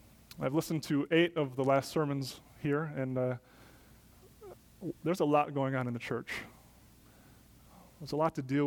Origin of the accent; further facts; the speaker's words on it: Wisconsin, United States; We come from the north. We come from Wisconsin.